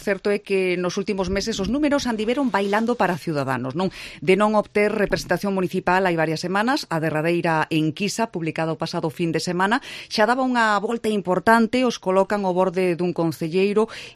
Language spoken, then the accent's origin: Galician; Lugo, Galicia, Spain; Eu si son de Lugo